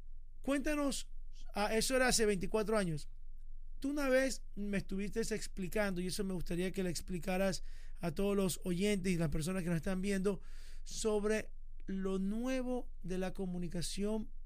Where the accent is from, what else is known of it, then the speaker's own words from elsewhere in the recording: Ecuador; yo fui bombero voluntario en Guayaquil, en Ecuador. Yo soy de origen ecuatoriano.